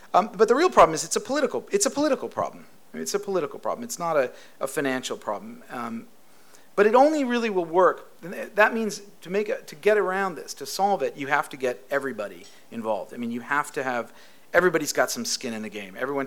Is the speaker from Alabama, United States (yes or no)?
no; Connecticut, United States; I'm from Connecticut. We don't have any interesting conversation.